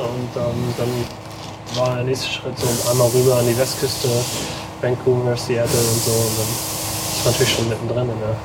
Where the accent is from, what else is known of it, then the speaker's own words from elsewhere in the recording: Hamburg, Germany; Ja, ich komme aus Hamburg